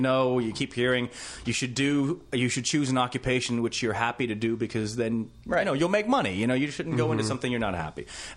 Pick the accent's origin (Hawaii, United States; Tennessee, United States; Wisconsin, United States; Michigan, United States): Tennessee, United States; Memphis; growing up in Memphis, Tennessee, I always ignored my heritage.